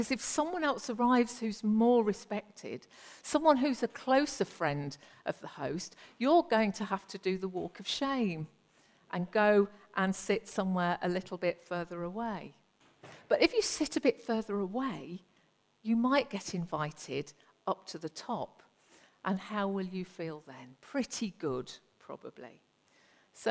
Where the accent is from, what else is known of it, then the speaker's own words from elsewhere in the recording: England, United Kingdom; I like order and structure, and I'm English, so I like all potential for misunderstanding and awkwardness and embarrassment to be completely removed from every social situation